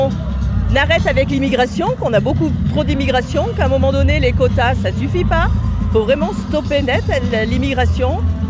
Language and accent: French; France; non plus, on est français.